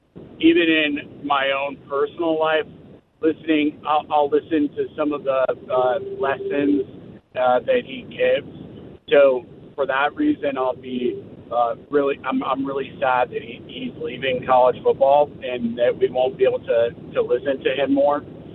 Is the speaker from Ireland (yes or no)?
no; Indianapolis, Indiana, United States; I'm from Indianapolis, Paul, but I cover the South for my job.